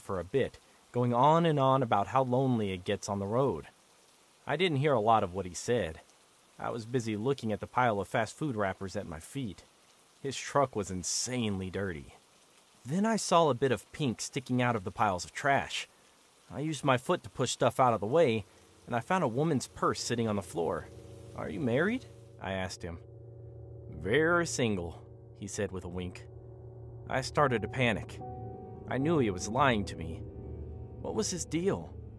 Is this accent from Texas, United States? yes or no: no; Riverside, California, United States; Besides, I grew up in Riverside, and I'd literally never seen anyone hitchhike in real life before.